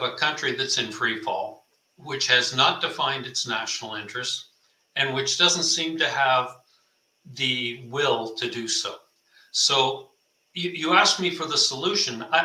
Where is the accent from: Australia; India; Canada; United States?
Canada; I'm a Canadian